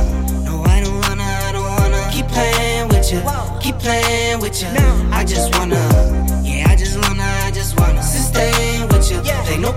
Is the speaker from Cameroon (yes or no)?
no; the Alps, France; je suis un grand fan de ski parce que je suis des Alpes